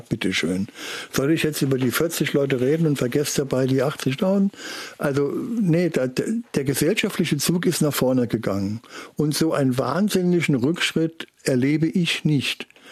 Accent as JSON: {"language": "German", "region": "Saarland", "country": "Germany", "said": "Gott sei Dank, soweit ich weiß, bei uns im Saarland nicht."}